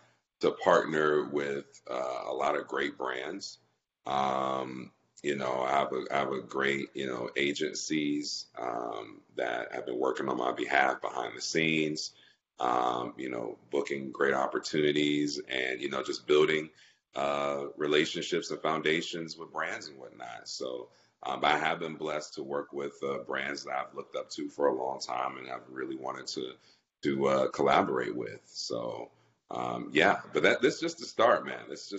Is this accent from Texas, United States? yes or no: yes; Austin, Texas, United States; also born or lived in Houston; I lived all over the country. So I moved a lot growing up. My dad's a Hall of Fame football coach. So we picked up and moved around a lot. And I spent the majority of my time in Austin.